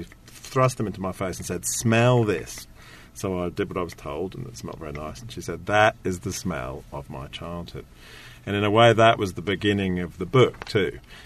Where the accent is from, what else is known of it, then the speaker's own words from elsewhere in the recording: England, United Kingdom; I grew up in England. I'm not Polish